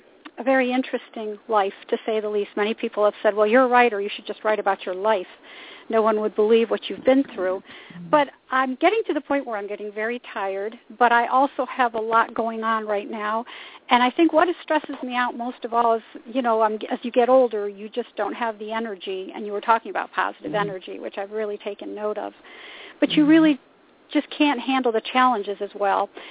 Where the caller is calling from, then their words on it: Sarasota, Florida, United States; I'm calling from Sarasota, Florida.